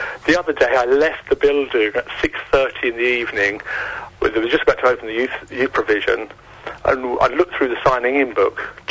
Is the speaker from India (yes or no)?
no; Luton, East of England, United Kingdom; I was born here. I was born in Luton. I grew up in Luton.